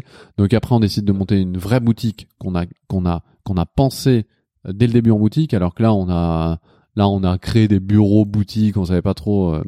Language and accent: French; Lyon, Auvergne-Rhône-Alpes, France; Parce que moi, je viens de Lyon.